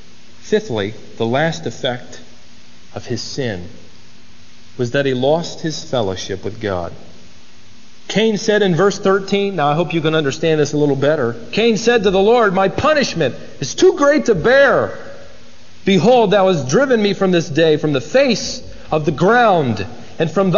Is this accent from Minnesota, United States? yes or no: yes; Worthington, Minnesota, United States; born there